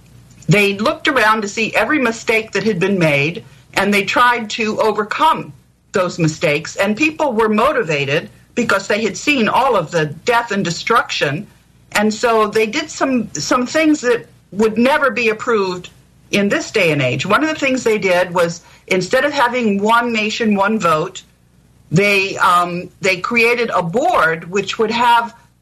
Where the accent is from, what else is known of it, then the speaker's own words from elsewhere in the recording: United States; I'm an American.